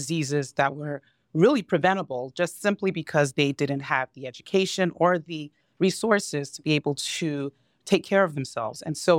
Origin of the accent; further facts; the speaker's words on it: Nigeria; also born or lived in United States; And I was born in the United States and moved back with my family to Nigeria.